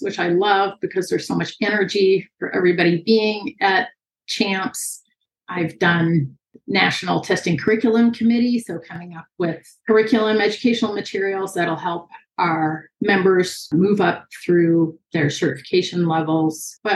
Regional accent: California, United States; I started Western because I am from California, and that's the predominant riding style.

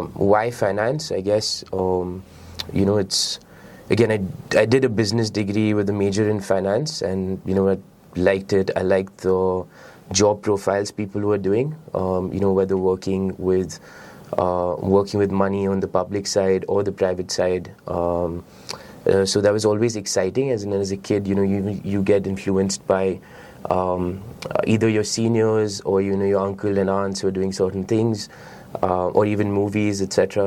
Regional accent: Delhi, India; also born or lived in Singapore; I was born and brought up in Delhi. I was chose to go to Singapore because it was, you know, close by, financial hub, seemed like a good place.

